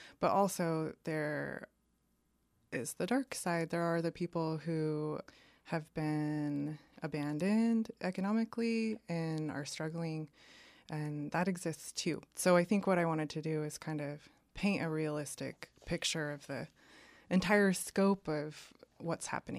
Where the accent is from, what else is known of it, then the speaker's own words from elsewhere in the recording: Shelton, Washington, United States; Yeah, so growing up during that time, there was definitely a lot of logging. So I do remember just driving through miles and miles of clear cuts.